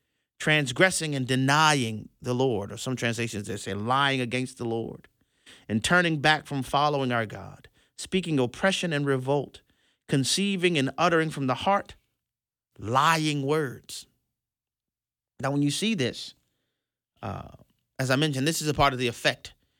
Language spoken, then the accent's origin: English; New Orleans, Louisiana, United States; the seasoned saints in the church where I grew up in New Orleans used to say